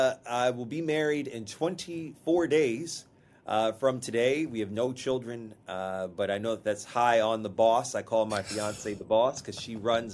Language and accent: English; Kansas City, Missouri, United States; also born or lived in Arkansas; But I was born in Arkansas, as you had alluded to, and raised in Kansas City, and my family is still in both areas, in both places.